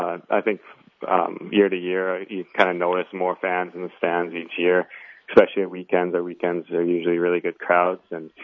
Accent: Victoria, British Columbia, Canada; I'm from Victoria, British Columbia, so on the west coast. It's on the island right off of Vancouver. So spent a lot of time out by the beach, a lot of outdoor stuff, hiking, stuff like that.

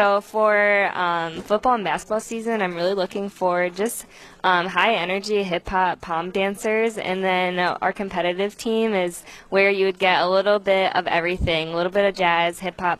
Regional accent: Toledo, Ohio, United States; But so I'm actually from the Toledo area. I grew up

